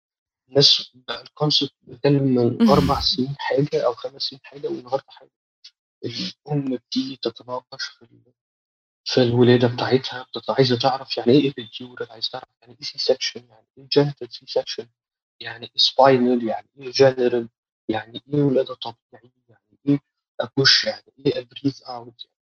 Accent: Egypt; لينا الشرف ان احنا دكاتره مصريين الحقيقه

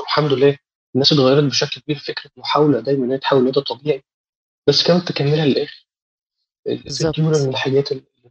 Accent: Egypt; لينا الشرف ان احنا دكاتره مصريين الحقيقه

